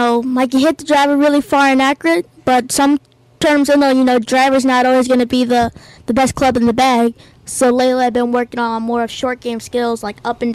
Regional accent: Evans, Georgia, United States; So I'm 11 years old. I'm 11 years old. I'm from Evans, Georgia.

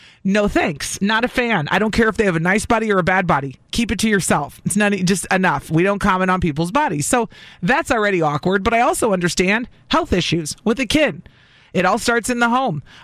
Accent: Illinois, United States; I grew up in Illinois, but all of their family was other places.

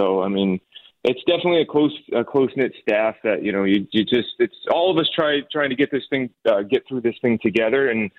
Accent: Maine, United States; from a high school in Maine to Vanderbilt with a kid from my high school in Maine, and that stuck

